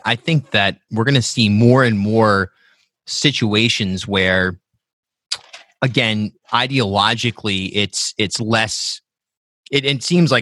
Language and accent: English; Cherokee, United States; again, I grew up in Cherokee, so I kind of know the lay of the land.